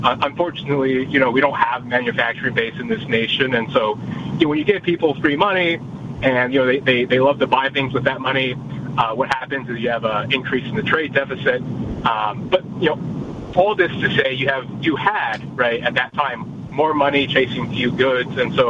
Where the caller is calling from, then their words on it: Virginia, United States